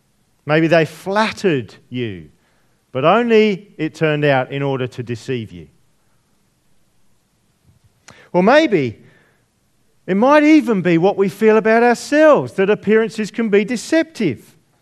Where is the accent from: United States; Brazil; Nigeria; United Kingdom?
United Kingdom; now in Australia; ingredient of Britishness to always side with the underdog, usually because we are the underdog. Oh no, I'm Australian now, sorry. Oh no, I'm dual.